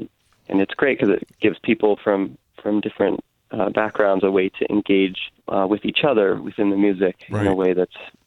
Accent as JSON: {"language": "English", "town": "Santa Cruz", "region": "California", "country": "United States", "tie": "born or raised there", "moved": "yes", "lives_now": "New York, United States", "said": "We grew up in Santa Cruz and then moved to New York in 2004 and began working professionally there"}